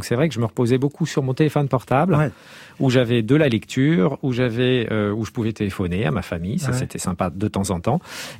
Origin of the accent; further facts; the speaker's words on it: Cameroon; born there; Alors, moi, je suis né en Afrique, donc c'est vrai que c'est des paysages très différents. En Afrique équatoriale, au Cameroun